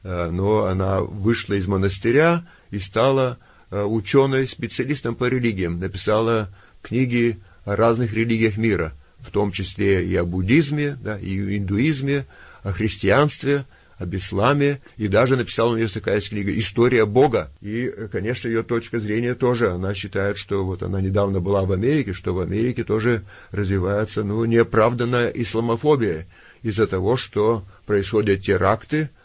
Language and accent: Russian; Perm, Perm Krai, Russia; в моем родном городе, в Перми.